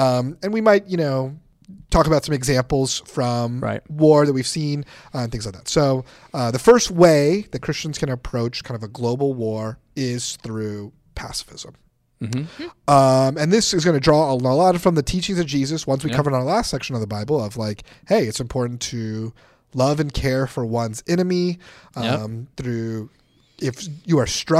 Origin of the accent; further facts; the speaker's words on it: United States; I'm an American, so that's kind of how